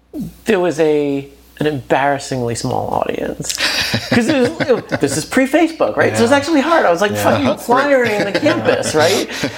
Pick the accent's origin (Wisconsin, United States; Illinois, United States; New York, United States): New York, United States; Brooklyn; I grew up in Bensonhurst in Brooklyn. At the time, it was the largest Italian neighborhood in the five boroughs.